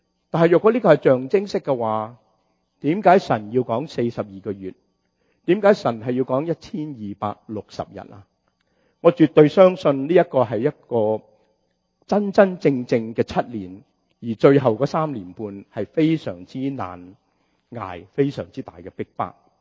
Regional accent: China; 所以佢哋每隔幾年就要有一個闰月，好似我哋中國人一模一樣

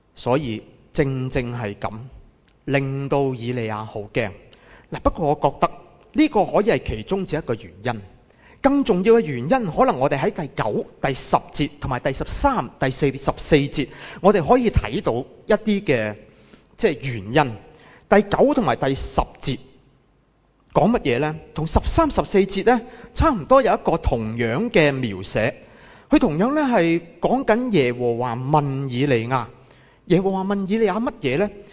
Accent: Hong Kong

